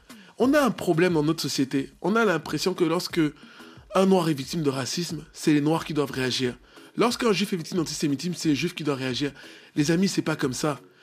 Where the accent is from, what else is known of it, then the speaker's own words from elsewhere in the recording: Cameroon; born there; moved away; Moi, je suis né au Cameroun, je suis arrivé ici en 2005.